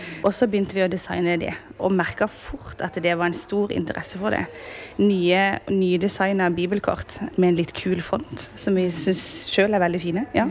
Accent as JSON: {"language": "Norwegian", "region": "Agder", "country": "Norway", "said": "Og så kommer vi fra Sørlandet, så da synes vi det var fint at det var litt blaude konsonanter inne i ordet."}